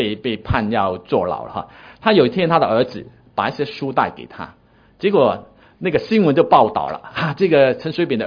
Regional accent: Guangdong, China; accent: Cantonese; 所以这个在我们广东话里面其实有时候也蛮常用的了

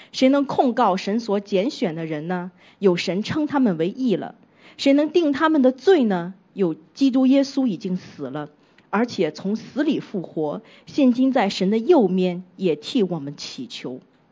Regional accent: Shandong, China; now in Hong Kong, Hong Kong; 那我本身是山东人啊，我的父母亲在山东，那我一个人在香港

